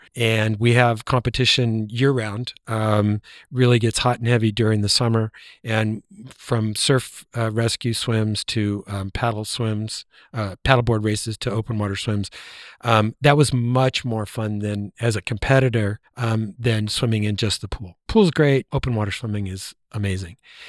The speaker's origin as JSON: {"language": "English", "town": "Los Angeles", "region": "California", "country": "United States", "tie": "born or raised there", "said": "I grew up in Los Angeles."}